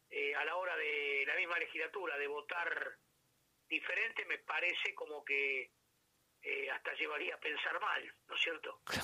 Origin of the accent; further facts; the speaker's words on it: Buenos Aires, Argentina; más allá de que uno es hincha San Lorenzo, yo soy muy amante de Buenos Aires, muy porteño